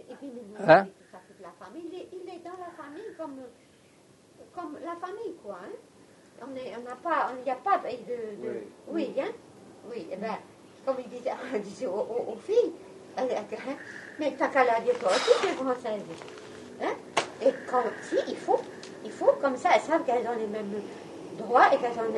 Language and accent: French; France; C'est vrai, nous sommes français.